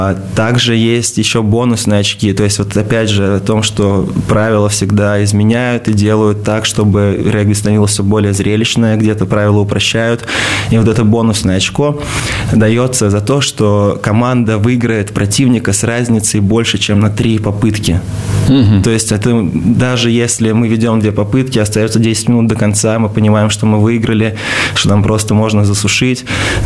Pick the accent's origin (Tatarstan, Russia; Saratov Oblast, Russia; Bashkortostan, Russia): Tatarstan, Russia; Kazan; Я сам из Казани